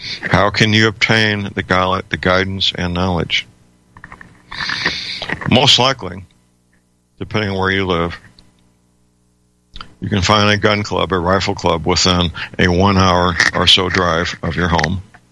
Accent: United States; And growing up in the United States in the early 1950s, that was just part of the mass culture of little boys and little girls

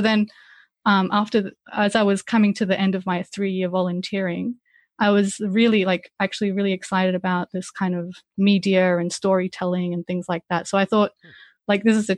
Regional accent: Brisbane, Queensland, Australia; English is a second language; also born or lived in Iran; I was 7 years old when my parents, we moved to Australia, to Brisbane, and I've lived here since. So I'm 35 now, so most of my life has been here, but I was born in Iran

